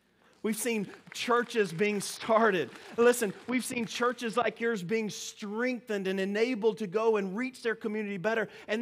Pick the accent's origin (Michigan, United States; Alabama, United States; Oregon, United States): Alabama, United States; I am from Alabama, but I married a Yankee, and she taught me how to talk fast.